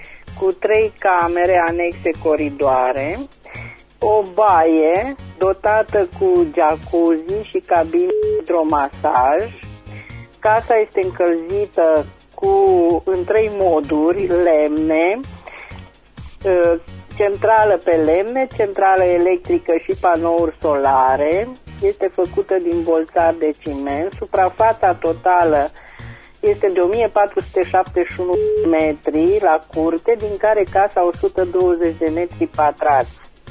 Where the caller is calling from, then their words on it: Reșița, Caraș-Severin, Romania; din Reșița.